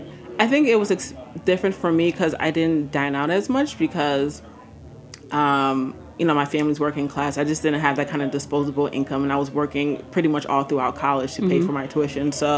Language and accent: English; Ghana; I'm Ghanaian, West African.